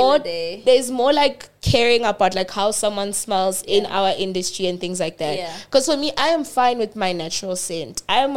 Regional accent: Venda, Limpopo, South Africa; now in Johannesburg, South Africa; Like, guys, I'm from Venda, guys. I have Venda jeans. Like, Joburg weather cannot make me sweat.

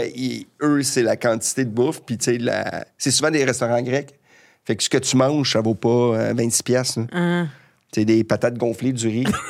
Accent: Saint-Eustache, Quebec, Canada; now in Montreal, Canada; je venais d'arriver à Montréal, tu sais, j'aimais la culture, tu sais, pour moi là, tu sais, j'étais parti de Saint-Eustache

